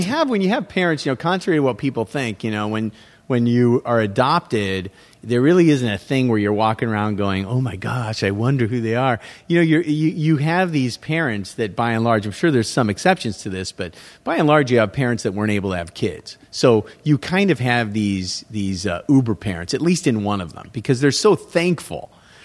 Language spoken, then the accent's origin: English; Huntington Beach, California, United States; I grew up in Huntington Beach. Everyone I know surfed. I didn't like going to the beach.